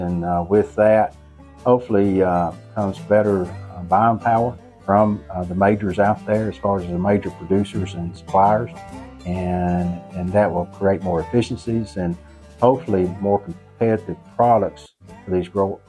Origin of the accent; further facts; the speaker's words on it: Tennessee, United States; I grew up in Coffee County, Tennessee.